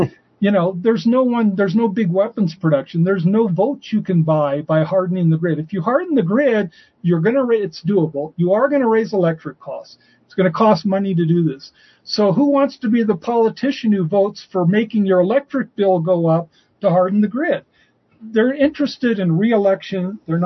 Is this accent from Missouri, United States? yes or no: no; Nebraska, United States; I love my double barrel shotgun I grew up with in Nebraska hunting pheasant and quail.